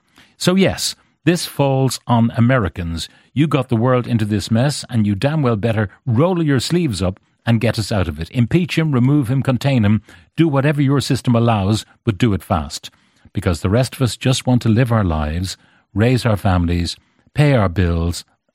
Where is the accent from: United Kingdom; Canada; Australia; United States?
Australia; I'm saying this as an Australian who's absolutely sick to death of watching the world hold its breath every time this blabbering, blubbering, blithering, blustering opens his grotesque mouth.